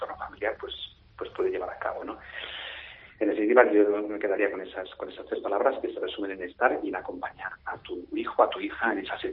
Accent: Region of Murcia, Spain; now in Madrid, Spain; yo como murciano, que lo soy, aunque vivo en Madrid

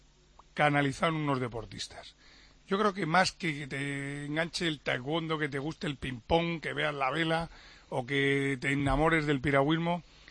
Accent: Spain; nos sentimos identificados con ellos como españoles.

